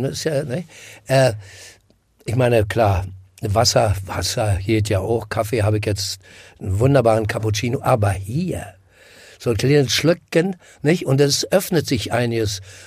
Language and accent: German; Berlin, Germany; Ja, als Berliner, obwohl ich eigentlich Kiezkneipenbewahrer bin